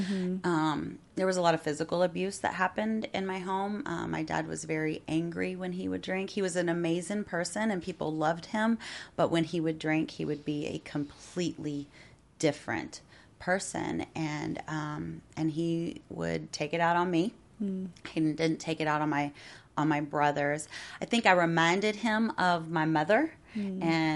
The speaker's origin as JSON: {"language": "English", "town": "Muncie", "region": "Indiana", "country": "United States", "said": "So I am originally from Indiana. Mm-hmm. I was born in Muncie, Indiana."}